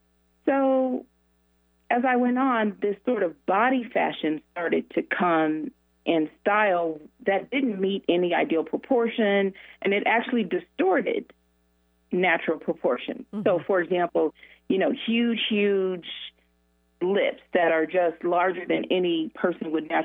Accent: Denver, Colorado, United States; I grew up in Denver, and it's not necessarily a hot modeling market

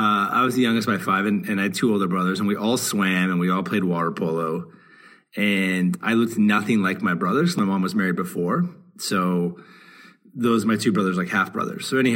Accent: Portland, Oregon, United States; I grew up in Oregon, Portland, Oregon.

